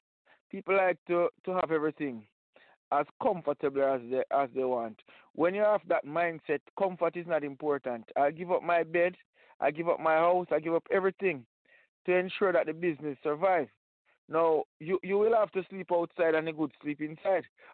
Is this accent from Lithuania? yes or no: no; Jamaica; Good night, listeners. … from Jamaica.